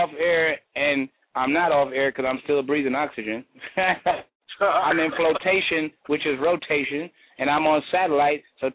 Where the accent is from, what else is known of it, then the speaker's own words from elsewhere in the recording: Jamaica; Cherokee Indian, Irish, Jewish, and British. Well, I should say Anglo-Saxon. So I have 7 different nationalities running in my blood, and I'm from Jamaica.